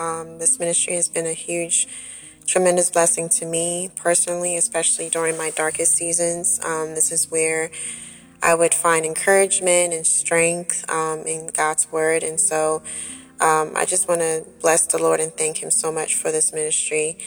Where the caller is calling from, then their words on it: Maryland, United States; I'm calling in from Maryland.